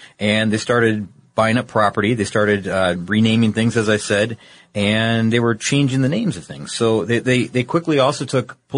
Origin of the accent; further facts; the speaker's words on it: Midwest, United States; I said Oregon. I meant to say Oregon. I'm from the Midwest, so I say it sometimes both ways.